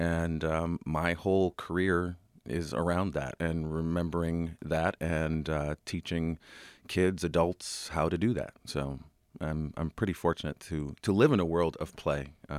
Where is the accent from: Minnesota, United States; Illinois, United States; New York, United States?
New York, United States; Rochester; I was one of the very fortunate people in Rochester that Highland Park was my front yard.